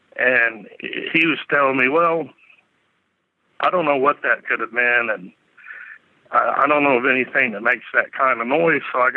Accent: Los Angeles, California, United States; because I'm originally from Los Angeles, and I moved back in 88, and I ended up joining the military, and then I came home in 94.

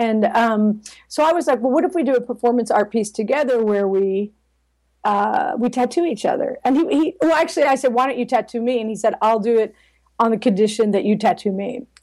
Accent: New Jersey, United States; In addition to peer pressure, growing up in South Jersey where the drinking age is 18, so you can get, you know, a fake ID and all that.

